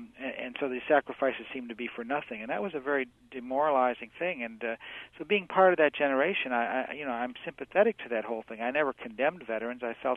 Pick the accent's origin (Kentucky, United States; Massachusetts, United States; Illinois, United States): Illinois, United States; I mean, I grew up in the 60s, came of age in the 60s, believed, you know, growing up outside of Chicago, very patriotic area, Pledge of Allegiance every day, believed that I lived in the best country on earth